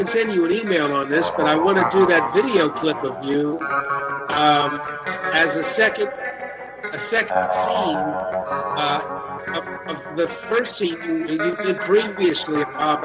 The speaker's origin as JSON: {"language": "English", "town": "New Orleans", "region": "Louisiana", "country": "United States", "said": "I'm originally from New Orleans, and I know that if they would have gone to New Orleans, they would have found some very good food."}